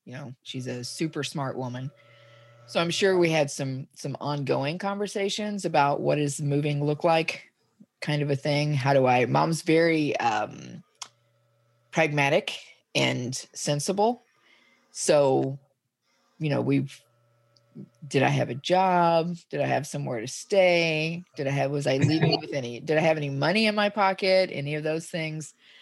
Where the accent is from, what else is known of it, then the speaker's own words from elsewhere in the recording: Dallas, Texas, United States; now in Portland, United States; Well, I am originally from Dallas, Texas. I grew up in the Metroplex. I grew up in Dallas and lived in the Metroplex area until 1997. I moved to Portland.